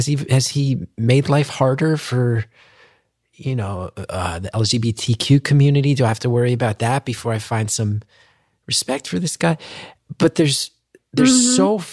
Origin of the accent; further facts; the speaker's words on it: New Jersey, United States; I like being American. I love being from New Jersey, and I hate that I hate that I have to feel apologetic